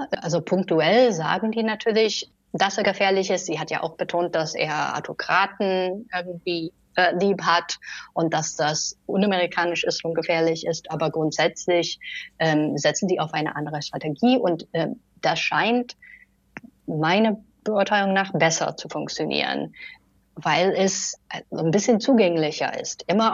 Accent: Michigan, United States; now in Germany; Ich glaube, also in Michigan zum Beispiel, wo ich herkomme

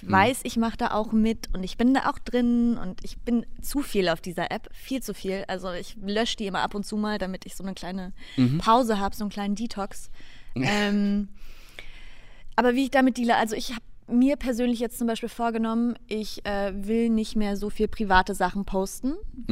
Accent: Berlin, Germany; Ich bin in Berlin aufgewachsen.

